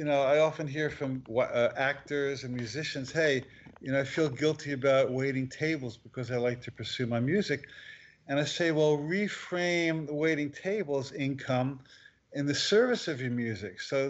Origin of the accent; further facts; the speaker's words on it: New Jersey, United States; because I grew up in New Jersey, and the idea is that if you want something, you just annoy people until they give it to you.